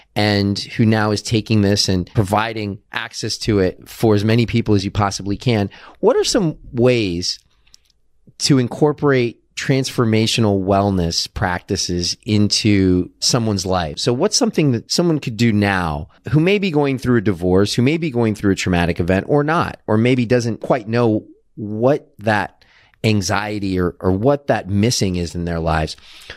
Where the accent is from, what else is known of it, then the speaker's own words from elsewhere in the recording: Washington, District of Columbia, United States; one of the most important places that I saw a need for this was in my hometown, which is the Washington, D.C. area.